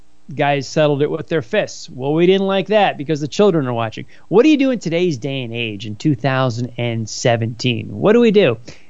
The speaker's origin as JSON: {"language": "English", "region": "Connecticut", "country": "United States", "tie": "born or raised there", "said": "a native of my home state of Connecticut"}